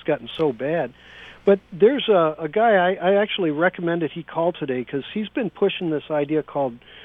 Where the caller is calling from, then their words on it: San Francisco, California, United States; I'm calling you from San Francisco